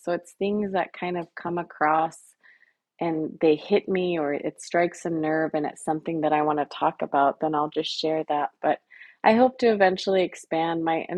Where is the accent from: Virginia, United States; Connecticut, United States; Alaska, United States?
Alaska, United States; Bethel; now in Soldotna, United States; I'm originally from Bethel, but I live here in Soldotna.